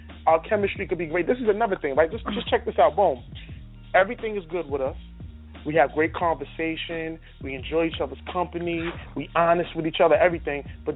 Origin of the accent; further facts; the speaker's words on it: Harlem, New York, United States; from Harlem.